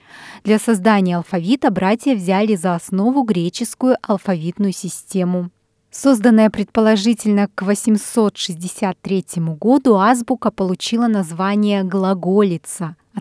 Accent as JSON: {"language": "Russian", "country": "Ukraine", "tie": "born or raised there", "said": "Я хочу передать плодородие земли Украины, откуда я родом."}